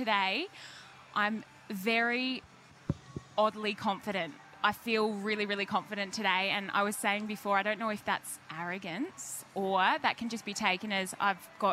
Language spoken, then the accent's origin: English; Melbourne, Victoria, Australia; We met in Victoria. We're both from Melbourne.